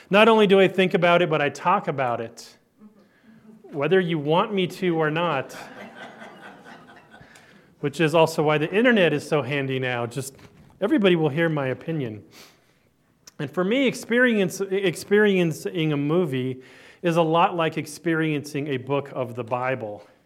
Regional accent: Los Angeles, California, United States; born there; I was born in Hollywood on Sunset Boulevard in California

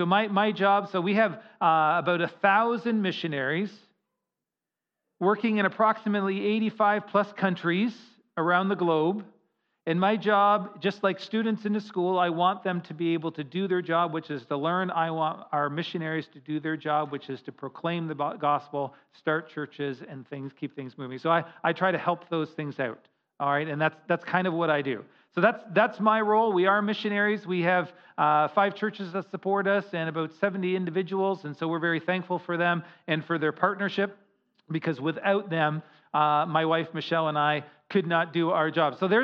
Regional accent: Canada; So I am Canadian, all right?

